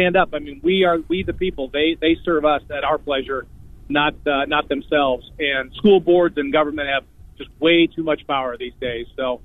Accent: Texas, United States; So I hail from Texas, and one of the largest school districts are mandating masks in Texas.

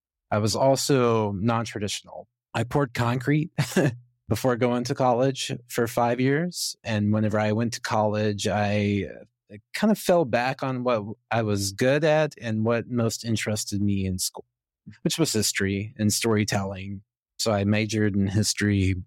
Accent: Arkansas, United States; I was born and raised in Southeast Arkansas, where seemingly nothing ever happens.

